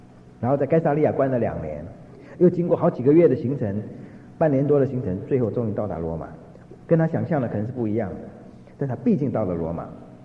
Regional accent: Xiamen, Fujian, China; 那是1989年去厦门，我的家乡，那么待了一个礼拜，住在我阿姨家里

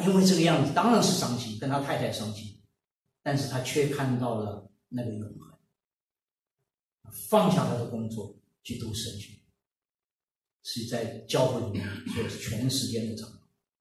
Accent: China

